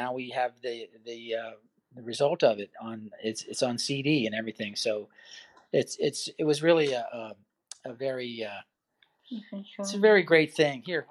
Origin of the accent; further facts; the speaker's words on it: Bellmead, United States; That's where we lived for most of the time that we were growing up in Princeton. Not in the village of Princeton necessarily, but in a little town called Bellmead, which was outside of Princeton.